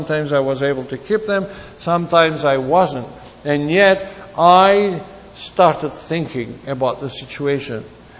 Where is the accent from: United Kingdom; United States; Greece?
Greece; now in Canada; I met my wife here in Canada. She's from Egypt. I'm from Greece.